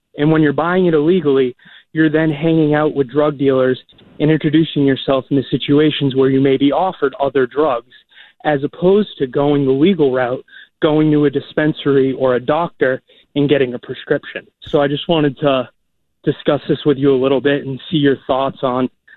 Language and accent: English; New Hampshire, United States; I'm from New Hampshire, and I've had family members caught up in the prescription of opiates